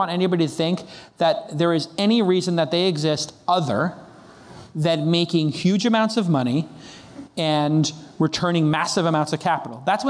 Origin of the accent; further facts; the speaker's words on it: Brooklyn, New York, United States; Listen, I grew up in Brooklyn. I didn't go to Harvard. I didn't have a tech degree.